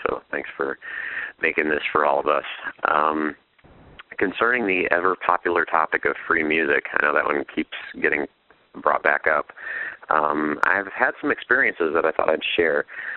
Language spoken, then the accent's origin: English; Chicago, Illinois, United States; I'm from Chicago, Illinois.